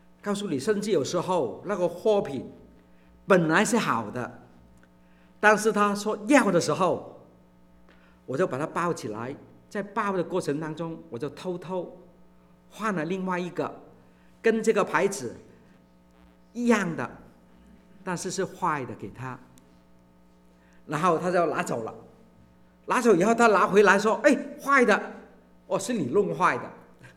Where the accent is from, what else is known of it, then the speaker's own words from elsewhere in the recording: China; 我们中国人很好，很有意思的，有肝就有火